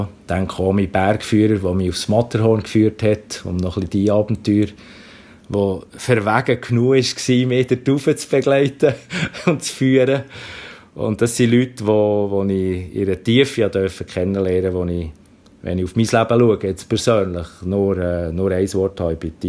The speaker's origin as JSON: {"language": "German", "region": "Bern", "country": "Switzerland", "accent": "Bernese German", "said": "Er hat ein bisschen einen dänischen Akzent, ich habe ein bisschen einen berndeutschen Akzent."}